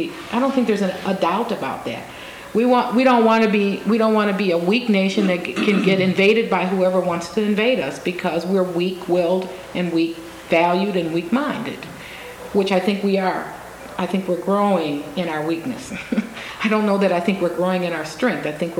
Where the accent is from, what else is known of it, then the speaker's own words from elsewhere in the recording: United States; I'm an American, and I love being an American.